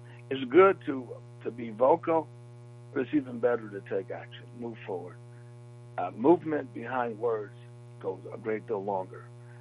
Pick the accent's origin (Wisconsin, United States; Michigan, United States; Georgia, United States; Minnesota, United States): Wisconsin, United States; Milwaukee; I complained about the state of affairs in Milwaukee, you know, being raised here, growing up in Milwaukee, we've seen a different dynamic, good, bad, and indifferent in a lot of cases.